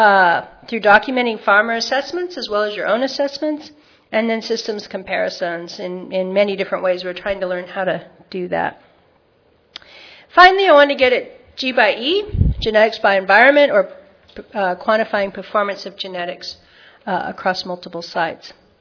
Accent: Washington, United States; I'm originally from Washington State, doesn't look like a lot of topography in Michigan.

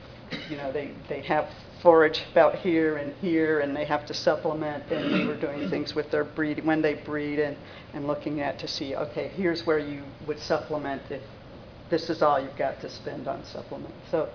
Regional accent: Florida, United States; I was from Florida originally, yeah. So I know the kind of stuff that grows down there

